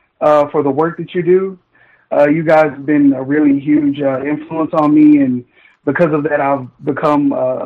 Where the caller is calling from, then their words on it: Houston, Texas, United States; from Houston.